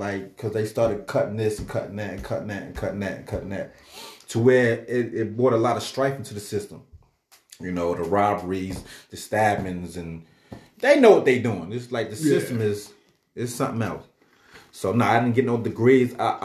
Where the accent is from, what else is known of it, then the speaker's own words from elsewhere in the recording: New York, United States; You know, I'm a New Yorker. I'm doing time in Georgia.